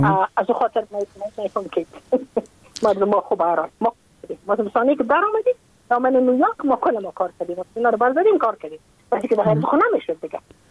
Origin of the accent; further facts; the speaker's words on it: Afghanistan; moved away as an adult; now in United States; من که از افغانستان بغم آمدم من اون سال بودم 28 ساله